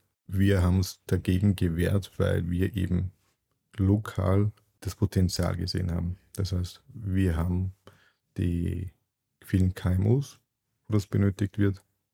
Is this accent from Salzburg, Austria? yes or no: yes; Salzburg, Austria; born there; Also ich bin in Salzburg geboren, meine Eltern sind aus der Türkei. … ich schaue aus wie ein Türke und bin ein Türke.